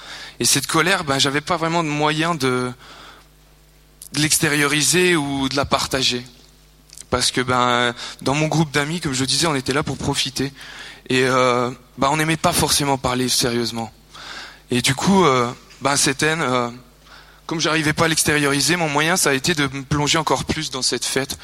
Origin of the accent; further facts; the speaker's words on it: Jura, Switzerland; Alors voilà … j'ai 27 ans. Je viens du Jura, dans une région qui s'appelle les Franches-Montagnes, donc assez campagnarde.